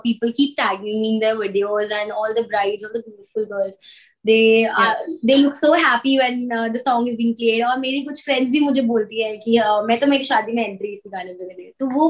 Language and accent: Hindi; Jalandhar, Punjab, India; मेरे शहर जलंधर में एक संगीत सम्मेलन होता है